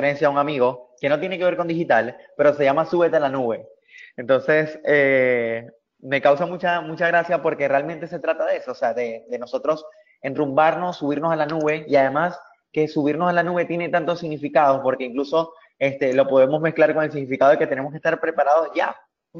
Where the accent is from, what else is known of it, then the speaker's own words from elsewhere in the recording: Venezuela; Ahorita lo estamos haciendo con Venezuela, o sea, en este momento, porque es el país de donde yo vengo